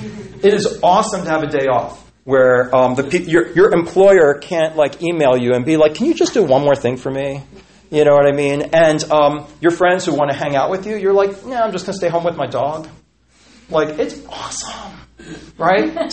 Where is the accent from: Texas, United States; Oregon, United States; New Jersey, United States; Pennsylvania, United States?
Pennsylvania, United States; Philadelphia; Where I grew up in Philadelphia, everything was closed on Sunday. We have blue laws.